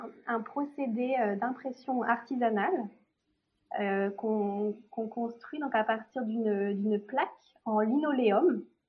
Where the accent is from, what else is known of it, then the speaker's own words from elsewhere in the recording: Brittany, France; Oui, je suis bretonne, finistérienne.